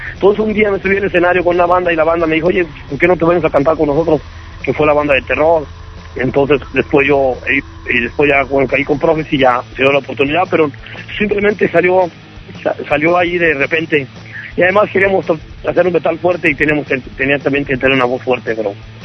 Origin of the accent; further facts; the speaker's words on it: Valle de Juárez, Jalisco, Mexico; Valle de Juárez, Jalisco se llama.